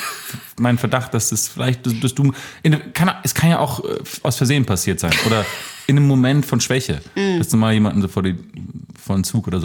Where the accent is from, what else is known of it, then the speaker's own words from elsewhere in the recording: Estonia; German is a second language; ich komme aus Estonien.